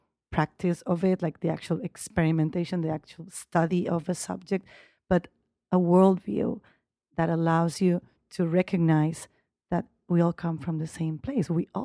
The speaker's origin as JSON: {"language": "English", "region": "Balearic Islands", "country": "Spain", "tie": "born or raised there", "said": "On an island in Mallorca in Spain."}